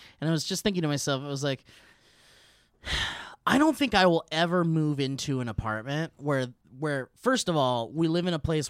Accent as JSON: {"language": "English", "town": "Oxnard", "region": "California", "country": "United States", "tie": "born or raised there", "said": "And I grew up in Oxnard where we didn't need air conditioning units because we were by the ocean."}